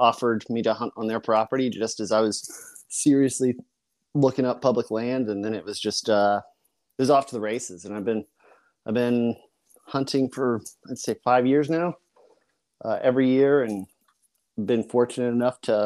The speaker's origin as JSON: {"language": "English", "region": "Colorado", "country": "United States", "tie": "born or raised there", "said": "Yeah, I grew up in Colorado in an idyllic location"}